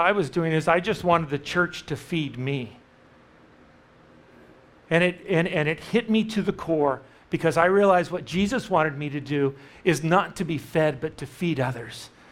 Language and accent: English; California, United States; I grew up in Central California, and I went down to San Diego for college.